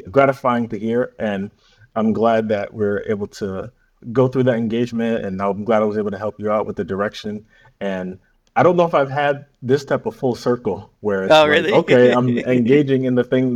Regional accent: Saratoga Springs, New York, United States; I'm originally from Saratoga Springs, New York, which is a small city in upstate New York.

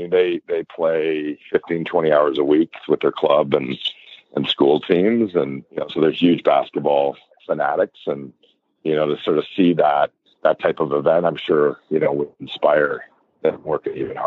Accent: Toronto, Ontario, Canada; now in Vancouver, Canada; I love the West Coast. I'm born and bred in Toronto, Scarborough, but you know, we really love living out here now.

